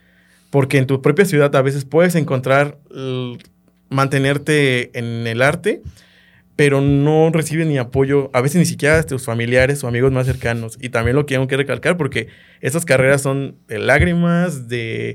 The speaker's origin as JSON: {"language": "Spanish", "town": "San Miguel Octopan", "region": "Guanajuato", "country": "Mexico", "tie": "born or raised there", "also_born_or_lived": "Celaya", "said": "yo soy originario de aquí de Celaya, pero yo crecí en San Miguel Octopan."}